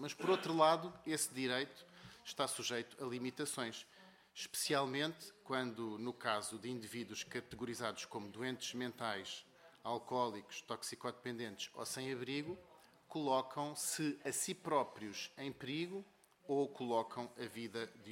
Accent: Portugal

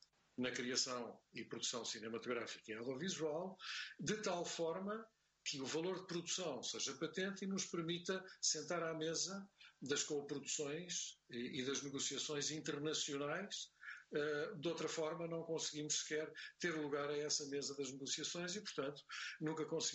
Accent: Portugal; ainda soubermos que somos portugueses

